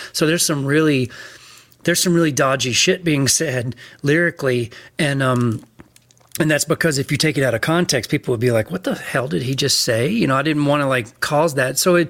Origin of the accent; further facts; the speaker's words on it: the South, United States; You know, I grew up in the South. I grew up in this. A lot of these stories are true.